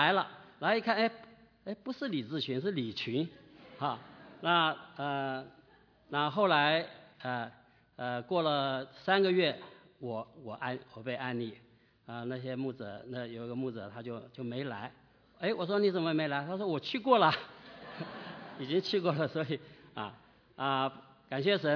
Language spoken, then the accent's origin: Chinese; Taiwan; moved away as an adult; also born or lived in Nanjing; now in United States; 我是出生在南京的啊，在两岁。啊，1949年到台湾去，在台湾长大啊，受教育啊，成长，然后到美国来。我40岁才到美国来留学